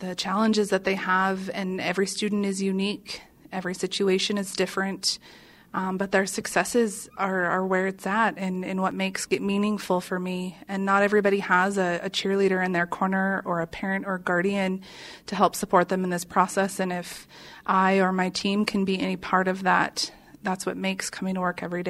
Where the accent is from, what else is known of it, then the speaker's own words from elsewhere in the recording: Washington, United States; I was born just outside of the Seattle area, born and raised there.